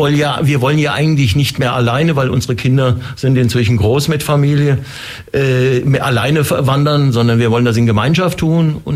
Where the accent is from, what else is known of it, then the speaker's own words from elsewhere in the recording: Frankfurt, Hesse, Germany; born there; also born or lived in Darmstadt / Munich; Ich bin geboren in Frankfurt, das hört man sicherlich. Ich bin kein Schwabe, hab's in Darmstadt Physik studiert